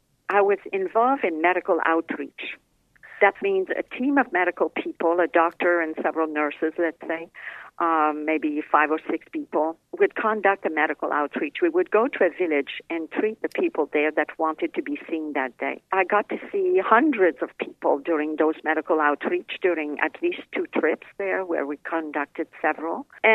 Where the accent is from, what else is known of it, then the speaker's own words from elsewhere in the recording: Quebec, Canada; now in California, United States; Well, I was born and raised in Quebec, Canada. So I'm French-Canadian.